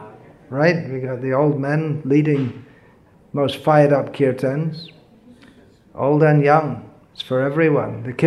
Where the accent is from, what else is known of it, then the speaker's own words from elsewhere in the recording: United Kingdom; I'm like you, I'm a Brit, and I didn't live here long enough to imbibe.